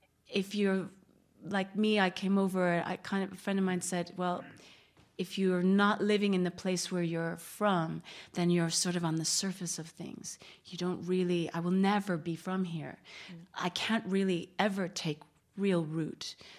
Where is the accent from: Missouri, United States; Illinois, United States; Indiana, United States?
Illinois, United States; Chicago; being from the States, I'm from Chicago originally